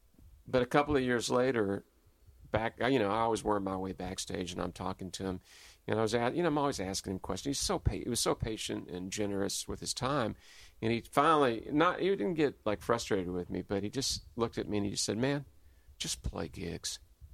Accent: Louisville, Kentucky, United States; Well, you know, growing up in Louisville, it wasn't like there was this plethora of bands everywhere

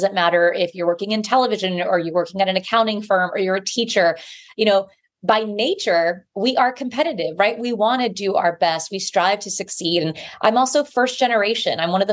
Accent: Texas, United States; certainly my high school friends that I grew up with in Texas.

